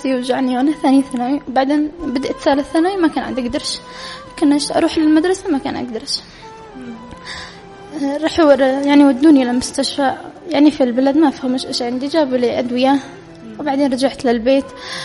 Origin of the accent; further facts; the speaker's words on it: Hajjah, Yemen; أنا من حجة.